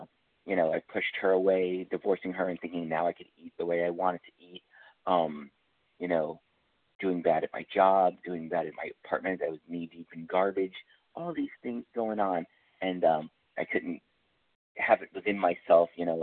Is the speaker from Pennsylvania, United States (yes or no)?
no; Bronx, New York, United States; You know, I was brought up in the Bronx. I'm half Puerto Rican and half Haitian, and of course, I didn't feel black enough for the black kids.